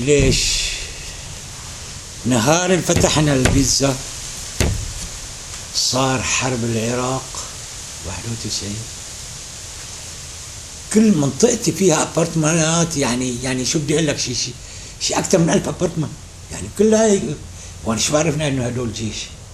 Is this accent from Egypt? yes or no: no; Syria; moved away as an adult; now in United States; انا ما معي جيت من سوريا تركت عيلتي هني